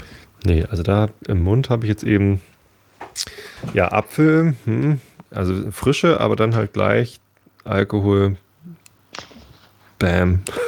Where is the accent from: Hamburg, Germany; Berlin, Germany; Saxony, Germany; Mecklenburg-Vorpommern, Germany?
Hamburg, Germany; Ich wohne auf dem Land. Ich bin zwar Hamburger Jung, aber ich bin hier auf dem Lande groß geworden.